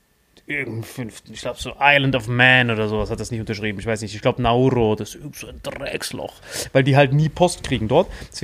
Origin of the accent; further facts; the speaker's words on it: France; als Französin ist es ja immer schwierig, wenn die sagt, ja, wir sind rechts.